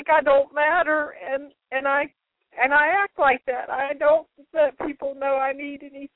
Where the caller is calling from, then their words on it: Greensboro, North Carolina, United States; Hi, this is … Greensboro